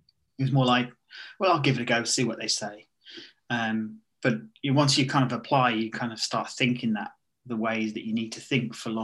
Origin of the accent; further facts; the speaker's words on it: St Davids, Wales, United Kingdom; So I'm from St. David's in West Wales, and it's a peninsula.